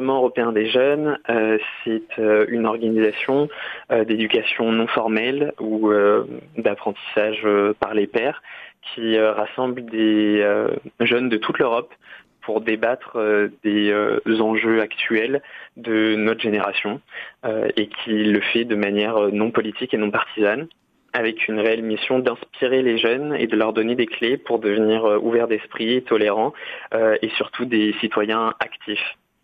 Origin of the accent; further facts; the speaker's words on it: Saint-Denis-des-Murs, Nouvelle-Aquitaine, France; je suis originaire de la commune de Saint-Denis-des-Murs. Et donc, je suis un peu un pur produit du Limousin. J'ai passé toute mon enfance à Saint-Denis-des-Murs.